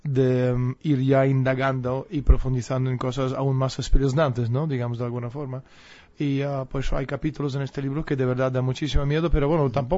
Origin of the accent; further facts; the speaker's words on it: Russia; Spanish is a second language; now in Spain; yo soy patriota ruso